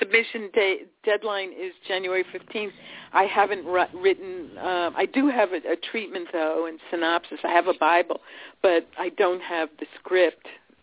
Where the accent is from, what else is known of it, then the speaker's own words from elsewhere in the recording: Bayside, New York, United States; And he was a fellow guy from Queens. I'm from Bayside.